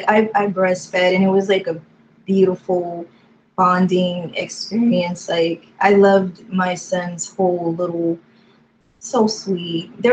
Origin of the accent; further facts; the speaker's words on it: California, United States; And then from my preteens all the way into my adulthood is California. But I was raised in California.